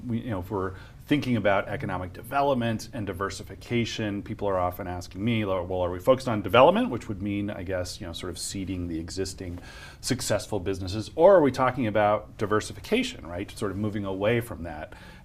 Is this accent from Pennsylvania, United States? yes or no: no; Las Vegas, Nevada, United States; all my buddies I grew up with in Las Vegas want me to restore the basketball team